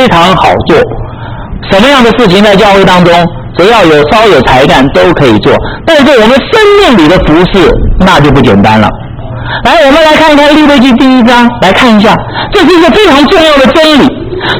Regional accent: Taiwan; born there; 当然我在台湾出生，我们是南北合，

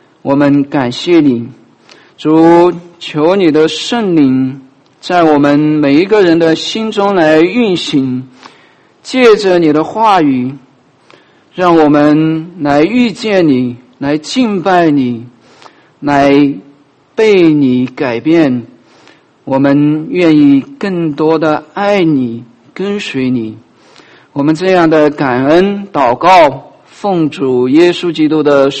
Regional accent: Sichuan, China; 那我是个四川人，在四川的时候，我会接触到一些广安人，

